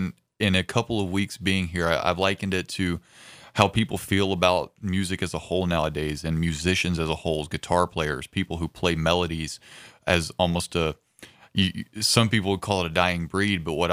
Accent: Mississippi, United States; also born or lived in Tennessee; So, you know, I grew up in North Mississippi and in southwestern Tennessee.

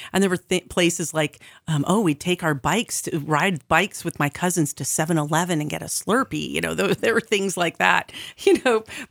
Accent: Oahu, Hawaii, United States; I was born on Oahu.

